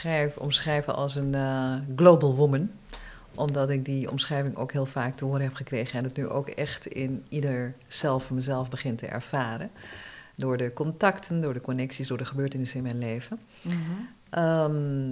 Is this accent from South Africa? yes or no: no; Suriname; born there; naar Suriname, naar mijn geboorteland.